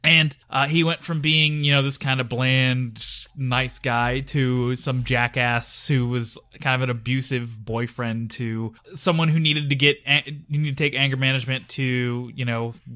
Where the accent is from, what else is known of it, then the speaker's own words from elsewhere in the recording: Pittsburgh, Pennsylvania, United States; This man and I had a very similar life path in that we are both from Pittsburgh.